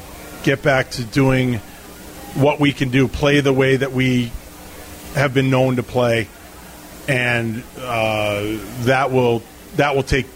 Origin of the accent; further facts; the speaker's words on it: Springfield, Massachusetts, United States; it happened basically right in my hometown. Like, it happened in the Springfield, Mass area, and Boston